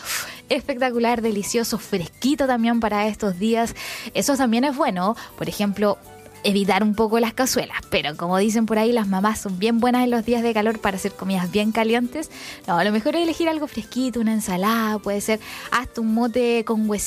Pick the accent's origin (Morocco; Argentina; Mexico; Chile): Chile; decirles que vamos a salir adelante, como siempre, como los chilenos lo sabemos hacer.